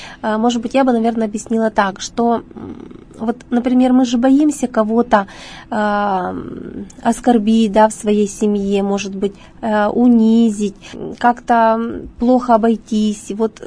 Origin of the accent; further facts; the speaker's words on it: Russia; вот мы встретились с таким итальянцем, когда он знал, что мы из России